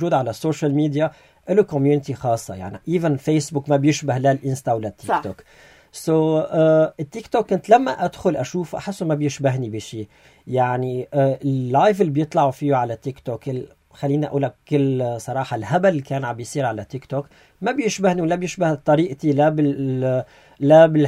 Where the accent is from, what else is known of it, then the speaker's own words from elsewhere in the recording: Syria; انا شخص، انا سوري